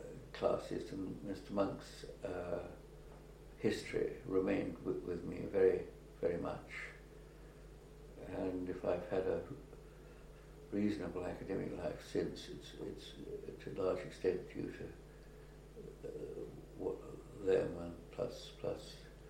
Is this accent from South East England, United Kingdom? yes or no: no; Cambridge, East of England, United Kingdom; No, I'd been born and brought up in Cambridge.